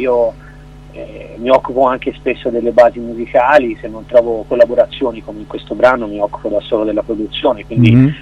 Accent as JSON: {"language": "Italian", "region": "Tuscany", "country": "Italy", "said": "Ho 30 anni, quindi sono un artista ormai, anche se bello grandicello. E sono toscano."}